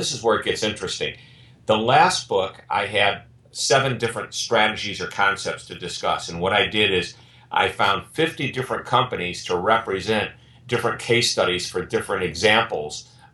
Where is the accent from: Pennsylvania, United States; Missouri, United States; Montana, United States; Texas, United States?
Missouri, United States; St. Louis; I am from St. Louis, Missouri, here in the United States, and I've been in this business for about 30 years.